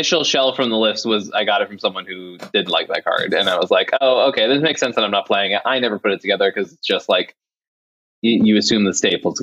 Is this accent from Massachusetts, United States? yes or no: yes; Boston, Massachusetts, United States; Yeah, I'm Irish and I'm from Boston, like, I don't know what you want from me.